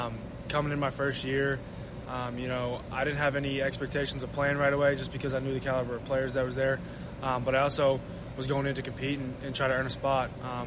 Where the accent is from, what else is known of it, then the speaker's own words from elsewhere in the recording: Massachusetts, United States; just being from Massachusetts gave me the opportunity to play multiple sports